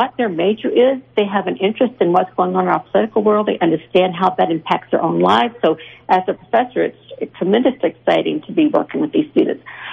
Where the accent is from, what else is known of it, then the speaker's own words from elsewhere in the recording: the South, United States; I grew up in the South. I lived in the South for 20 years. I went back and worked in the South after I got my degree at the University of Hawaii. So my family is from the South